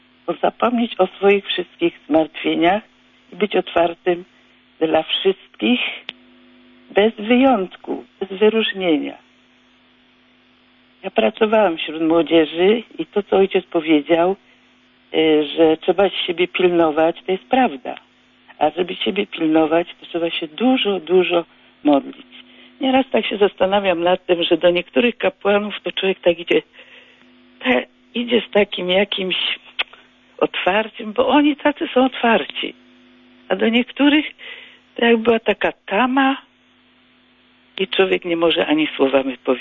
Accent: Gniezno, Greater Poland Voivodeship, Poland; Jestem z Gniezna, więc chciałam tu powiedzieć

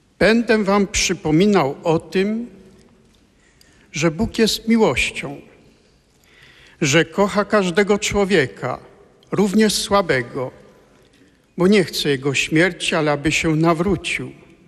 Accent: Malczyce, Lower Silesian Voivodeship, Poland; born there; Urodziłem się na Dolnym Śląsku w parafii Malczyce.

